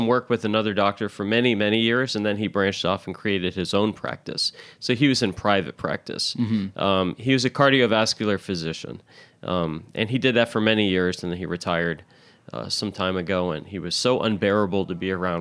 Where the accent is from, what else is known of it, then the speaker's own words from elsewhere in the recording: Louisville, Kentucky, United States; So I ended up growing up for the better part of my life in Louisville.